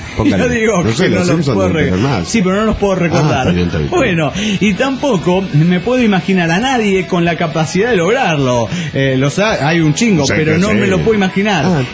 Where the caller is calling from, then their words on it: Puerto Vallarta, Jalisco, Mexico; de Puerto Vallarta.